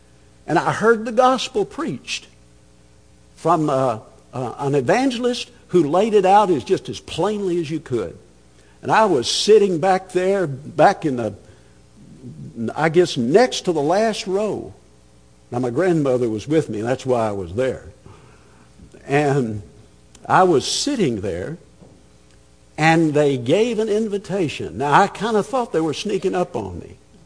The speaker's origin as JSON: {"language": "English", "region": "Bible Belt", "country": "United States", "tie": "born or raised there", "said": "I grew up in the Bible Belt, and I grew up in a culture where, I guess before I became a Christian, I probably sat through just about as many invitations as anybody."}